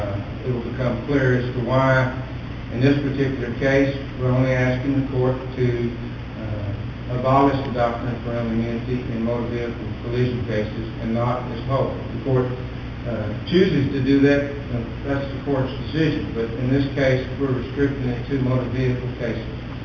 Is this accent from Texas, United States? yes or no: yes; Lubbock, Texas, United States; I'm from Lubbock, Texas.